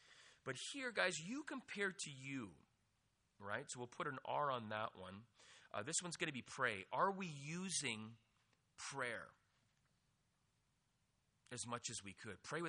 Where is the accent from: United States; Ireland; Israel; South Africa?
Ireland; because I'm Irish and I feel like hitting him, because of Christ, it subdues that mad Irishman.